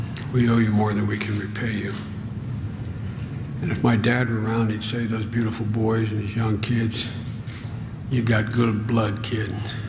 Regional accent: Ireland; They think I do it because I'm Irish.

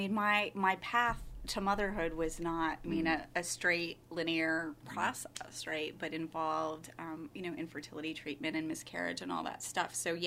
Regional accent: Glen Ellyn, Illinois, United States; I grew up in Glen Ellyn, and my mother's currently in Naperville, so pretty much dead west.

